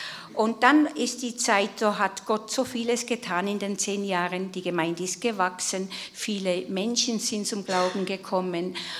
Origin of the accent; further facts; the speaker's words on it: Switzerland; also born or lived in Chile; Ich bin ja Schweizerin, aber mein Herz ist Österreich und Südamerika.